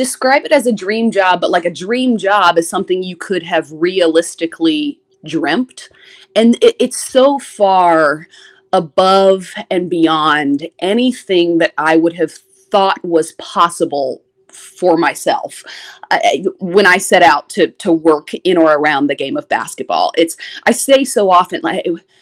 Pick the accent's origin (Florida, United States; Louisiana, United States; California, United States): Florida, United States; Tallahassee; And I started in local news, my hometown, in Tallahassee.